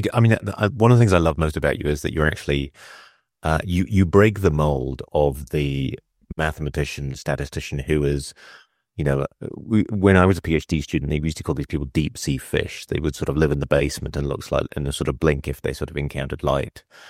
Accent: United Kingdom; I'm British

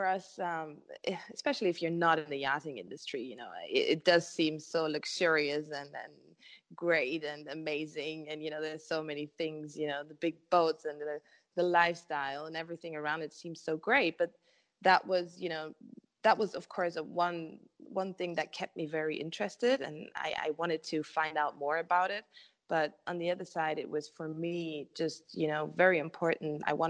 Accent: Bremen, Germany; born there; English is a second language; I was actually born in Bremen, which is a city well known for the yachting industry due to its outstanding shipyards, really. As much as I love my origin

